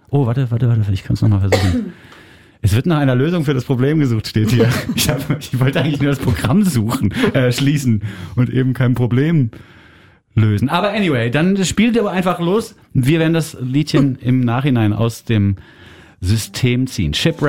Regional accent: Germany; Denn wir als Piefke verstehen ja manchmal gar nicht, um was es da geht in den Songs

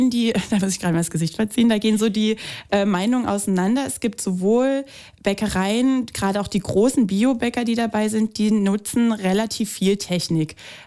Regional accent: Southern Germany, Germany; now in Berlin, Germany; wenn man in Berlin gute Seelen findet als Süddeutscher

